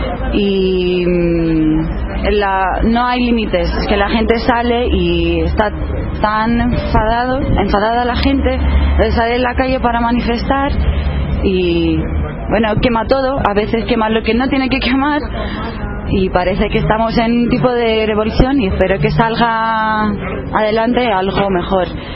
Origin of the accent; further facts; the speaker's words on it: Greece; Spanish is a second language; Yo soy griega, sí, vivo aquí porque estudio aquí.